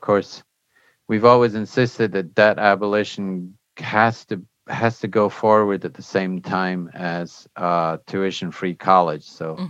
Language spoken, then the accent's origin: English; Scotland, United Kingdom; now in United States; I'm actually from Scotland, and I went to university in Scotland